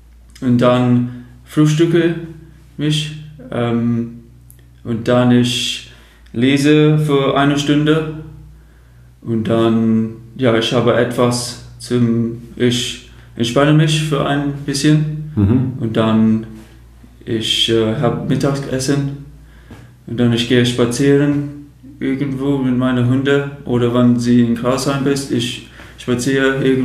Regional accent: Chatham, South East England, United Kingdom; German is a second language; In den Südost von England.

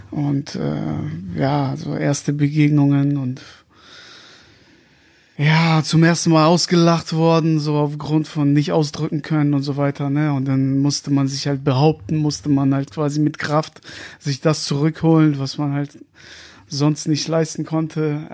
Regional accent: Kazakhstan; bin 36 Jahre alt, komme aus Kasachstan

